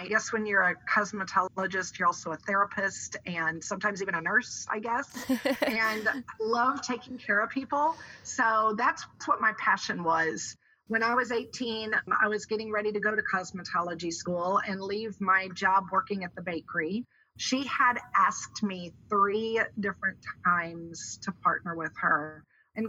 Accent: Augusta, Missouri, United States; I grew up in Augusta, Missouri. I am the oldest of four children.

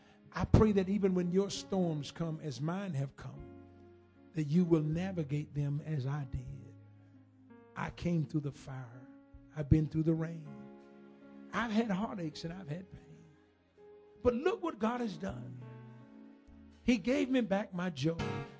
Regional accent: the South, United States; I'm from the South. It's just grandmama and granddaddy.

